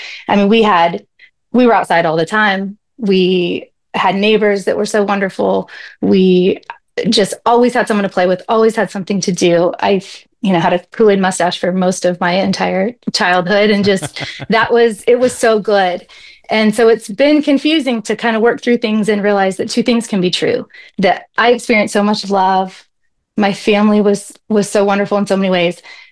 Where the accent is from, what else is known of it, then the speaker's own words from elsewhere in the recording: Indiana, United States; I grew up in Indiana. We grew up about 45 minutes from Faith Assembly.